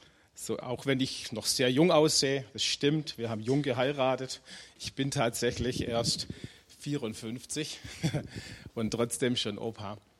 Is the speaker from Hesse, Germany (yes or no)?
no; Schwäbisch Hall, Baden-Württemberg, Germany; ich komme aus Schwäbisch Hall.